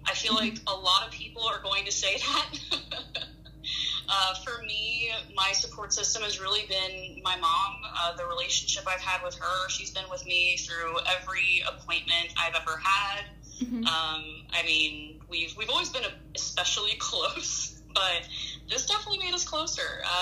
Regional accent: New Jersey, United States; there's no one in my home state of New Jersey that is willing to take care of my case

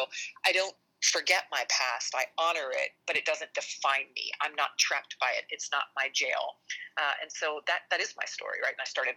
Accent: Jacksonville, Florida, United States; And it really covers growing up in Jacksonville. I'm the oldest of three girls.

